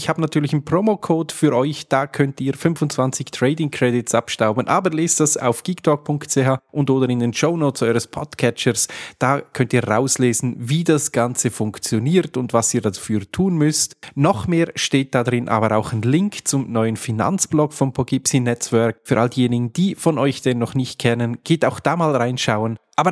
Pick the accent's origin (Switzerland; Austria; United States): Switzerland; Als typischer Schweizer, logisch. Ich meine, Skifahren, das gehört einfach dazu.